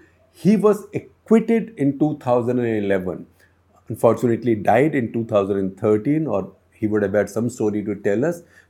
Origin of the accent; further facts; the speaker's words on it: India; We are fellow Indian citizens. We are human beings.